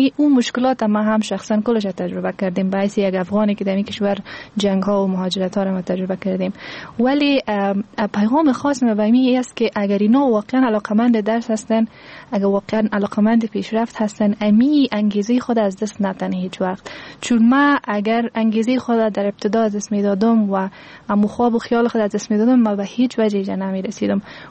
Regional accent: Afghanistan; ما افغان هستیم

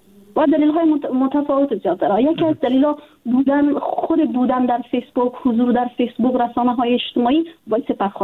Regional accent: Afghanistan; جدا از اینکه وطن ما است، خانواده ما است، دوستای ما هستن، ما در افغانستان بزرگ شدیم، تحصیل کردیم، کار کردیم،

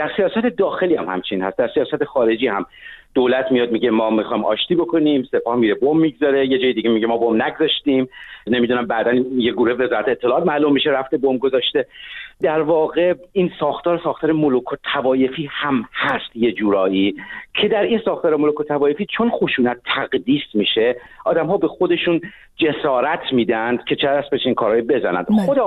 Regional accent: Iran; عرض کردم به عنوان یک ایرانی از منظر یک غربی

